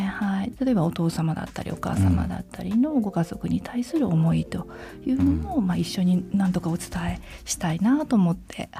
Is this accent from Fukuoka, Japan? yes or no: yes; Kitakyushu, Fukuoka, Japan; moved away as an adult; 出身は福岡県の北九州市です